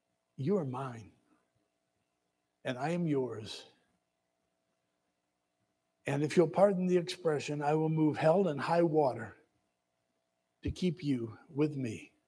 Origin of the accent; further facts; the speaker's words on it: Michigan, United States; I said, well, I'm from Michigan, I'm with such and such a unit, I'm a chaplain.